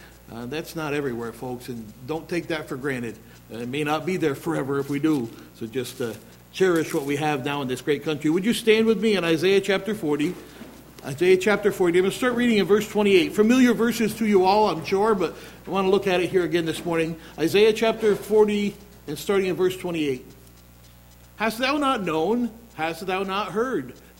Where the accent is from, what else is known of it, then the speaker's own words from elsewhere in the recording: New York, United States; moved away as an adult; now in North Carolina, United States; I call myself a Southern Yankee, born and raised in New York up until 7 years ago, and the Lord moved us in our ministry down to North Carolina.